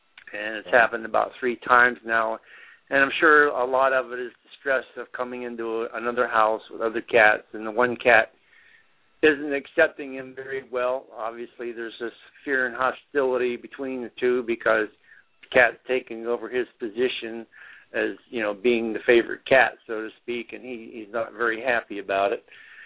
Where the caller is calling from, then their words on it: Ithaca, New York, United States; in Ithaca.